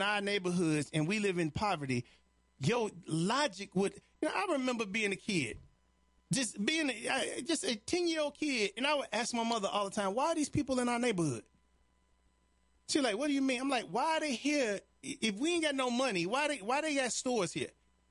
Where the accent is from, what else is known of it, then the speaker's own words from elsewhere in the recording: Chicago, Illinois, United States; In Chicago, where I grew up at, off of Honorary, it was a corner store on Woods. Now, where I grew up in Chicago, Chicago is one of these cities for people who haven't been in the neighborhoods.